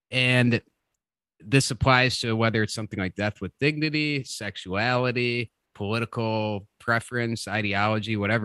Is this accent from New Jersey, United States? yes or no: no; Illinois, United States; For example, my home state of Illinois does not have any sort of program or legislation in the works for patients in this situation.